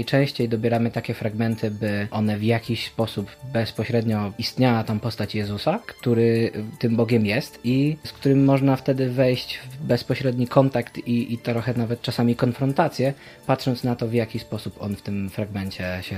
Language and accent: Polish; Poznań, Greater Poland Voivodeship, Poland; ja akurat z Poznania jestem, więc nie musiałem się nigdy przeprowadzać